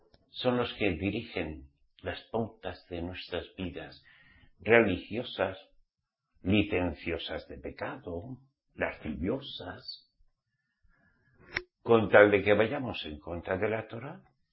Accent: Spain; Lo que se llama en mi tierra, carajillo.

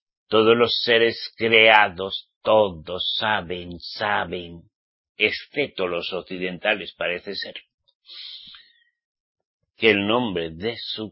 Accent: Spain; como español

